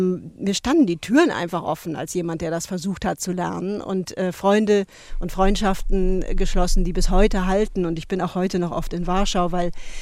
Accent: West Germany, Germany; born there; ich als eben gebürtige Westdeutsche

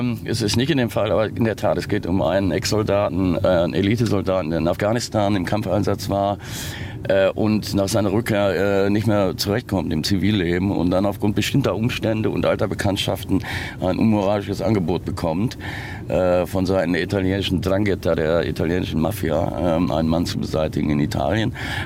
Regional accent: Hagen, North Rhine-Westphalia, Germany; in meiner Heimatstadt Hagen, in Nordrhein-Westfalen, Nähe vom Ruhrgebiet, nicht weit weg von Dortmund.

